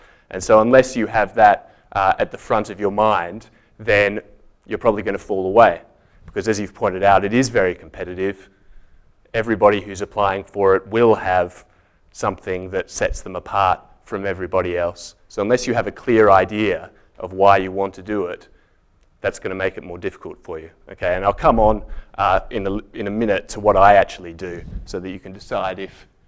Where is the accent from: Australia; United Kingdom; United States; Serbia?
Australia; Sydney, New South Wales; moved away as an adult; you'll see that my accent is rounding a little bit since I've been at the bar, but I'm from Sydney originally. And I came over to do the BCL at University College